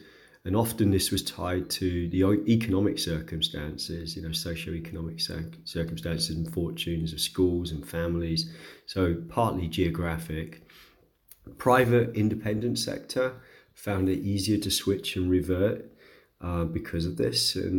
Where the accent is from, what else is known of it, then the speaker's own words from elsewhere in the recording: United Kingdom; now in Austria; I'm a British international education consultant based in Austria, Europe